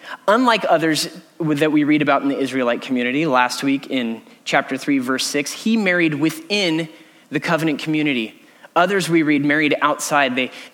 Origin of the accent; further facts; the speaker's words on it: United States; I love baseball because I'm an American